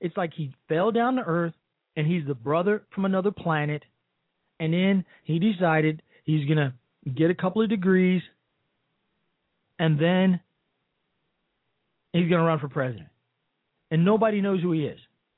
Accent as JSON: {"language": "English", "town": "Chicago", "region": "Illinois", "country": "United States", "said": "I know because I'm from Chicago."}